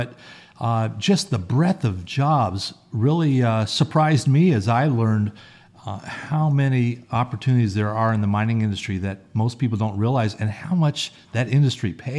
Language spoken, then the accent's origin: English; Las Vegas, Nevada, United States; I was grimacing a little because I'm an East Coast or an East Side boy. Oh. I grew up on the East Side. I was born and raised here as well.